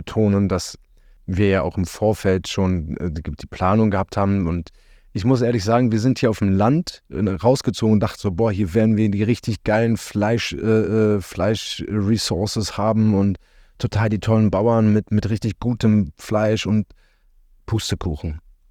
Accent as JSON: {"language": "German", "region": "Berlin", "country": "Germany", "said": "Ich bin ja Berliner."}